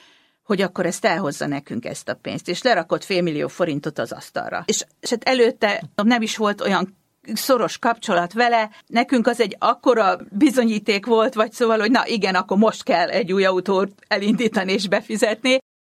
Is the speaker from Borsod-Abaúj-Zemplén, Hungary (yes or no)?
yes; Miskolc, Borsod-Abaúj-Zemplén, Hungary; Ott éltünk, hatan vagyunk testvérek, és ő nagyon fiatalon meghalt, én még 7 éves voltam akkor. Utána ugye onnan el kellett jönnünk, és Miskolcra kerültünk